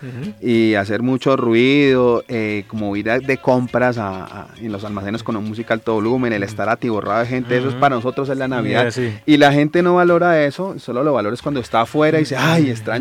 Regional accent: Bogotá, Colombia; De pronto lo digo desde mi experiencia como bogotano

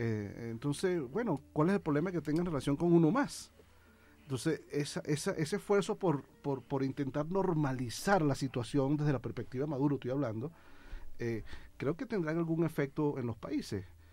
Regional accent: Venezuela; no estoy hablando en este momento como venezolano

